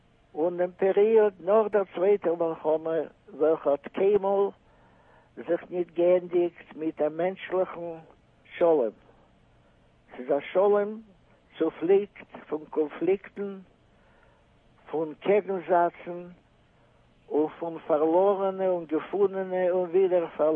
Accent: Russia; first language Russian; German is a second language; moved away; Meine erste Sprache gewesen, Russisch in Russland. Die Sprache, welche ist geworden, die Sprache von meinem Schaffen, ist gewesen Jiddisch.

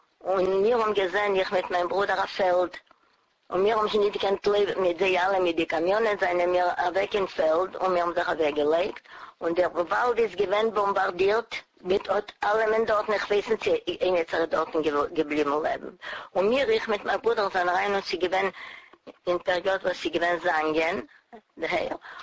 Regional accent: Poland; born there; German is a second language; Aber wir sind gewinnt Polische, weil wir haben geboren in Polen.

